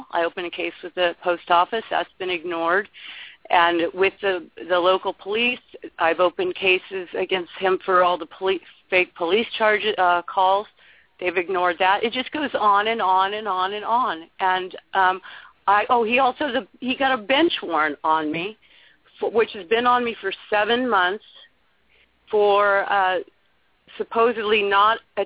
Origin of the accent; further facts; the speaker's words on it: California, United States; I'm from California